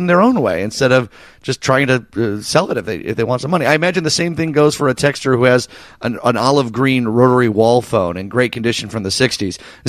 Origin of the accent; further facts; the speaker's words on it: Downers Grove, Illinois, United States; Yeah, stop by Downers Grove, my hometown, too, while you do it.